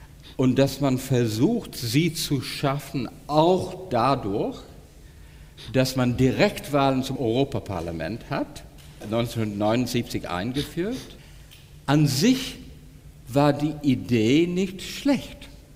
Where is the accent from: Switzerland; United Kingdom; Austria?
United Kingdom; German is a second language; Ich argumentiere hier wirklich, weiß Gott, nicht als Brite.